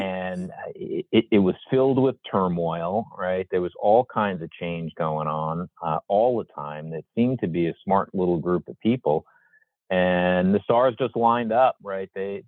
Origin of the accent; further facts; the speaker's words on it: New York City, New York, United States; Born and raised in New York City, worked for Chase Manhattan Bank